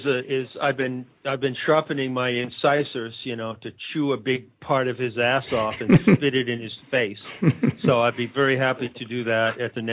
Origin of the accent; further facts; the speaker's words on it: Maine, United States; he actually saw a painting of the house I grew up in Maine.